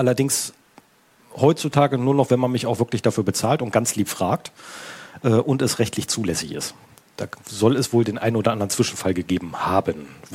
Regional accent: Northern Germany, Germany; weil ich komme halt aus dem Norden weg

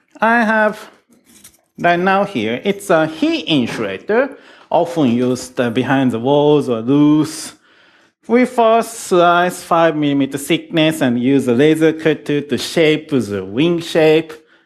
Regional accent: Tokyo, Japan; English is a second language; from Tokyo.

